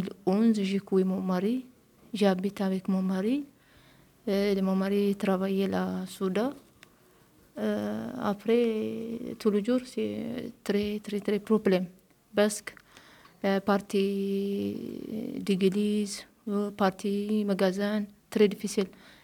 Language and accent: French; Eritrea; French is a second language; je viens d'Érythrée, j'ai 26 ans, j'ai deux garçons, j'habite à Abio. Ma famille, c'est Érythrée.